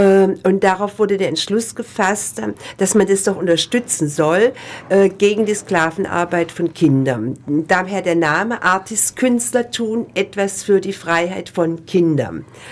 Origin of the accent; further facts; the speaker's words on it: Ulm, Baden-Württemberg, Germany; dann wollte ich eigentlich auch ganz gerne hier in Ulm mal diese Ausstellung machen, meine Heimatstadt.